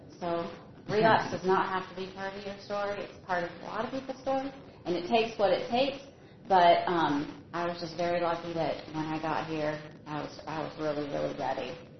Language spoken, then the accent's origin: English; Michigan, United States; born there; I was born in Michigan. We were all born in Michigan, and we moved around a lot.